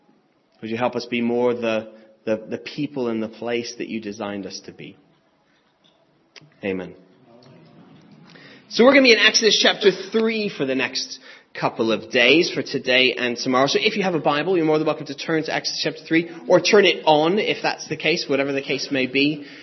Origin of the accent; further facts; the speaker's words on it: United States; now in United Kingdom; No, I'm originally from the States. I've been here for a while, but yeah, I'm from the States.